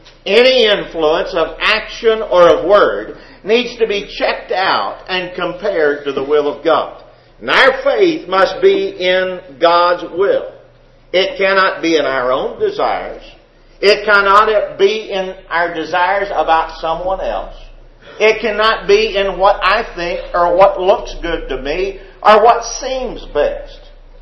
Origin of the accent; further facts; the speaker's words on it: Corpus Christi, Texas, United States; I grew up in Corpus Christi, Texas.